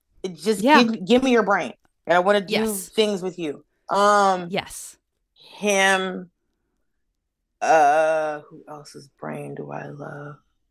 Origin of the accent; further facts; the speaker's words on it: Miami, Florida, United States; I want to go to Cuba because I'm originally from Miami, so you got to go back to the motherland.